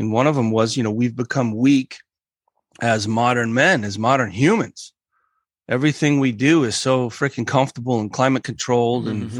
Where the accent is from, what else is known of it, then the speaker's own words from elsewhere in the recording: Colorado, United States; Just growing up in Colorado helped a lot.